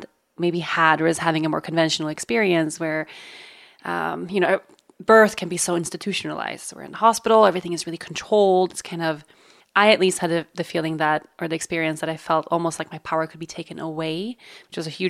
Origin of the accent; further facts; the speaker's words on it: Sweden; English is a second language; in my home country of Sweden, for instance, home birth is barely exists.